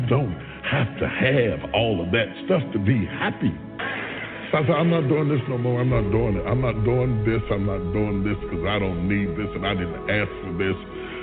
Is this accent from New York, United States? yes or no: no; West Virginia, United States